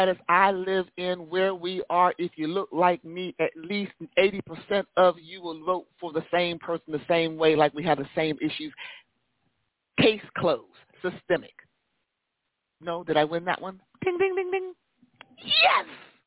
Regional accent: Hubbard, Ohio, United States; Well, see, Larry, we need to understand, I'm from Hubbard, and Hubbard was whiter than East Liverpool.

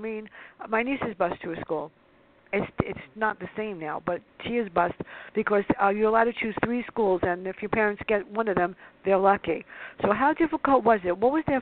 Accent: New York City, New York, United States; because that's how I was taught, growing up in the South Bronx.

